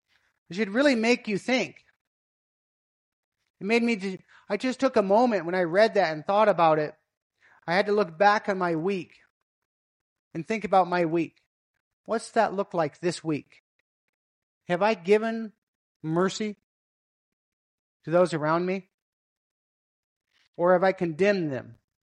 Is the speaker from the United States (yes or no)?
yes; United States; as I've been in Asia for a while, you know, I come from American